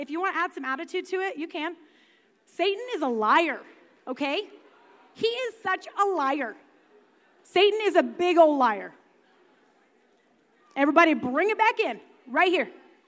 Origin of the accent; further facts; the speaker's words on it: Rolla, Kansas, United States; I know that I have a couple of grannies in my town, my hometown of Rolla that has 400 people there.